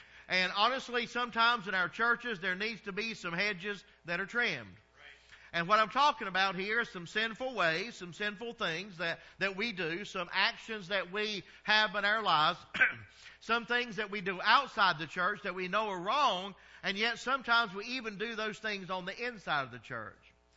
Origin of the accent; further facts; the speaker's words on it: the South, United States; I'm from the South. And everywhere I go, people say, you're not from here, are you?